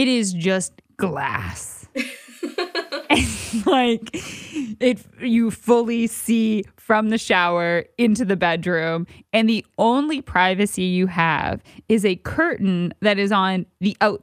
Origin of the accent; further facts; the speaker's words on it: Ontario, Canada; moved away; and I was moving out here to the East Coast, and I'm originally from Ontario.